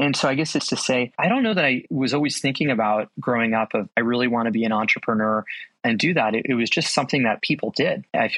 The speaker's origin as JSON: {"language": "English", "town": "Las Vegas", "region": "Nevada", "country": "United States", "tie": "born or raised there", "said": "So I was born and raised in Las Vegas, which it was sort of a fascinating place. Like, I'm in my early 30s now, but when I was born there, I think there was like 500,000 people"}